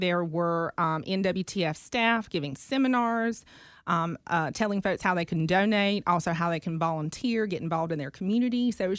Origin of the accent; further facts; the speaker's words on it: Centenary, South Carolina, United States; also born or lived in Iva; But I didn't grow up in Iva. I grew up in Centenary, South Carolina, which is in Marion County.